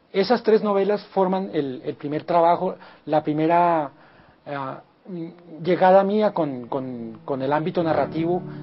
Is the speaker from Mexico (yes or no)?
no; Colombia; soy un escritor colombiano y escribo principalmente novela